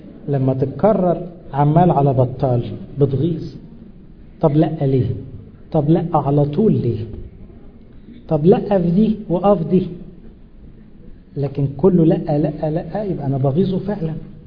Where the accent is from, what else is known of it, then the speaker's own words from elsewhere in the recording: Upper Egypt, Egypt; احنا بقى صعيدة ونظمنا كده، احنا مصريين وده نظمنا.